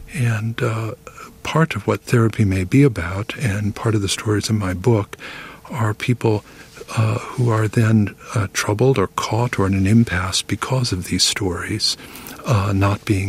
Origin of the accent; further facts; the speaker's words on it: Indiana, United States; I think partly my upbringing. I grew up in Indiana.